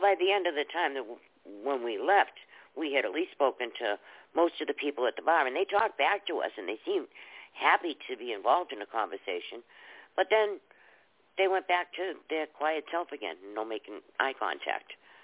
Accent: Boston, Massachusetts, United States; I come from Massachusetts, and Massachusetts is beautiful, too.

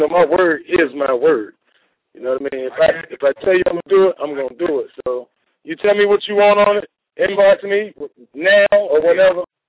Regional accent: Richmond, Virginia, United States; In 2010, I'm from Richmond, Virginia. I know you guys probably heard of VCU when they went to the Final Four.

